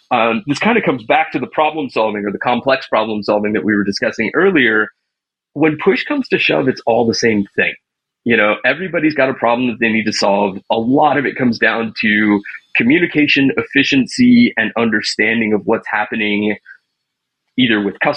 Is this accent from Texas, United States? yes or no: yes; Texas, United States; And I grew up in Texas. I mean, I grew up going to the rodeo and still, you know, had no idea what I was looking at.